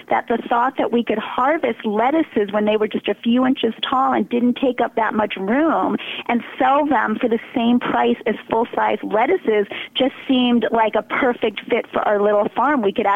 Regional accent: Brooklyn, New York, United States; Well, so my husband and I are both from New York. I was born in Brooklyn and went to high school in Manhattan.

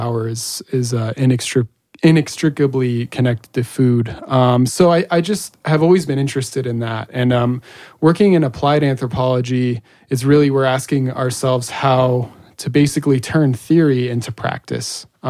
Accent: Sierra Vista, Arizona, United States; And Sierra Vista, Arizona is my hometown.

